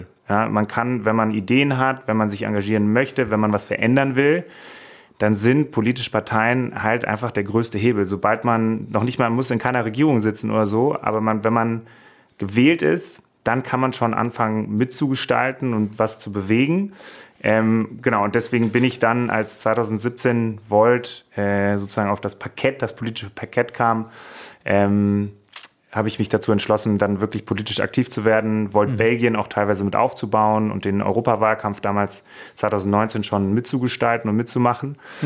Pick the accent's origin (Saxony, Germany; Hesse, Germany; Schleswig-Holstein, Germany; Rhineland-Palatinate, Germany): Hesse, Germany; Kronberg; Ich bin hier in der Nähe von Frankfurt groß geworden, also ich komme ursprünglich aus Kronberg im Hochtaunuskreis und habe hier eine enge Verbundenheit.